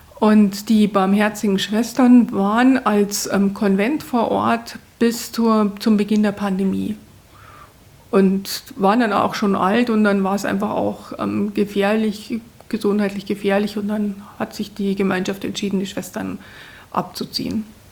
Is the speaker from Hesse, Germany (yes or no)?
no; Munich, Bavaria, Germany; Ich bin aufgewachsen in München und bin da eigentlich ja in der franziskanischen Pfarrei groß geworden, sage ich immer.